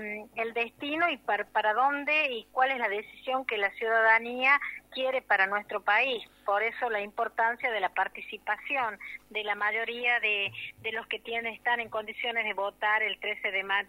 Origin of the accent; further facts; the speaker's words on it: Argentina; entender que como argentino hay que defender todo lo que hemos logrado